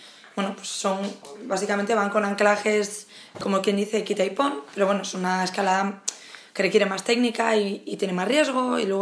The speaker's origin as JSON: {"language": "Spanish", "town": "León", "region": "Castile and León", "country": "Spain", "said": "Yo soy de León y allí pues tienen estas actividades que llaman de ocio alternativo."}